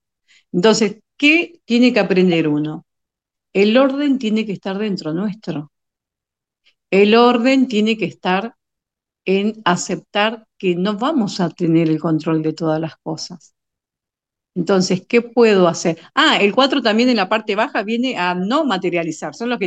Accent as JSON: {"language": "Spanish", "country": "Argentina", "said": "¿Me gusta el mate porque soy argentina?"}